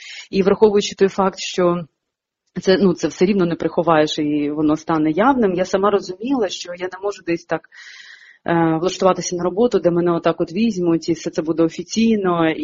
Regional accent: Odesa Oblast, Ukraine; я сама родом з Одеської області, і фільм я зняла не про своє місто, а село. Це село, звідки я родом, це болгарське село на півдні України, і на самому кордоні з Молдовою, Румунією

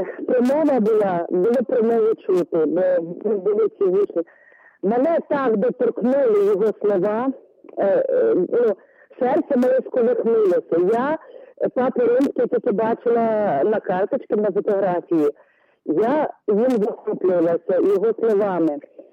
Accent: Vinnytsia, Vinnytsia Oblast, Ukraine; Ми з Мереньки їхали поїздом

